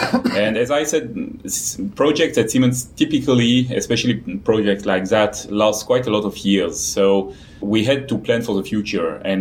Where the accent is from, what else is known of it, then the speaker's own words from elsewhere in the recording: Vaud, Switzerland; the technical university, the guy was mentioning this EPFL, mm-hmm. is basically in my hometown